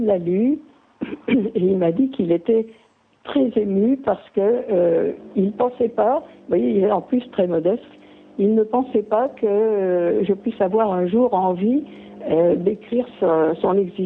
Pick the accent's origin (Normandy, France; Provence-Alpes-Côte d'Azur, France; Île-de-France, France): Provence-Alpes-Côte d'Azur, France; Antibes; born or raised there; also born or lived in Oran